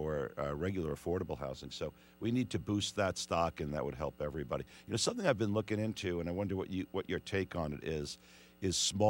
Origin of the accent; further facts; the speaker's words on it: Queens, New York, United States; It worked for a guy, another guy from Queens like him. And I'm from Queens originally.